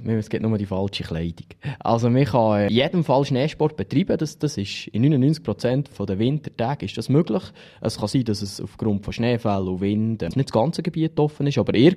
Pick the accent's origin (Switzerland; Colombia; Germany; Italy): Switzerland; Lenk, Bern; Also ich bin selber ja, wie man so schön sieht, ein Einheimischer. Sprich, ich bin in Lenk aufgewachsen, bei der Lenk-Schule